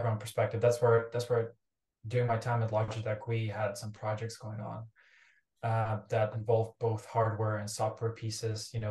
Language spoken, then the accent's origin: English; Ukraine; English is a second language; moved away as an adult; now in United States; So my background, I'm originally from Ukraine, born and raised in Ukraine. Moved to the United States right before COVID hit.